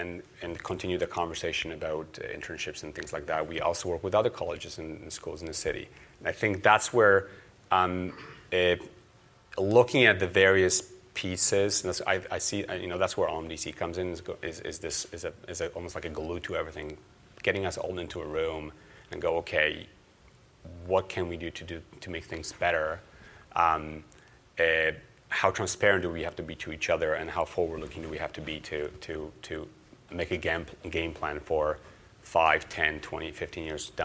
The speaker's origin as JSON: {"language": "English", "country": "Canada", "said": "we're Canadian"}